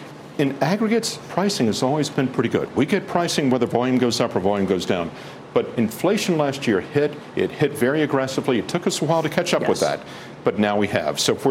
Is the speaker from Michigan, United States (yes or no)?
no; North Carolina, United States; My home state of North Carolina, for example, has now started dedicating certain amounts of sales tax directly to infrastructure